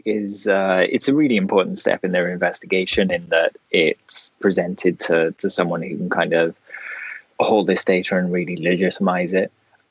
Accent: United Kingdom; But as a British person, I like my season shorter as well, so I don't disagree.

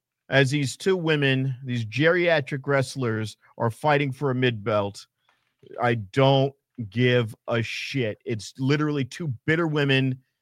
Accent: New York, United States; I am from New York. Father's from Queens, where Trump is. And mom is from the Bronx. Spent half the time in there. Raised in Westchester as well.

